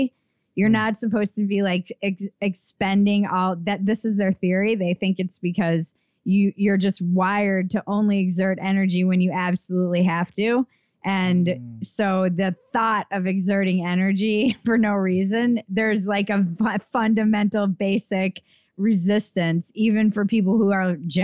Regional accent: East Coast, United States; I come from the East Coast

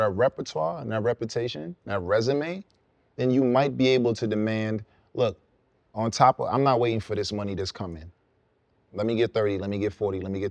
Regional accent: New York, United States; I was in L.A. at the time. I just happened to be in L.A. He didn't know I was from New York.

